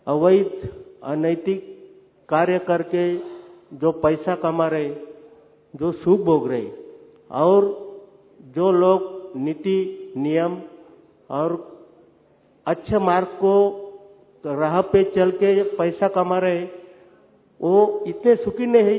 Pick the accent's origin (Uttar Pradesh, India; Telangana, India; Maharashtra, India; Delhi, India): Maharashtra, India; Jalgaon; जलगांव महाराष्ट्र से आया हूँ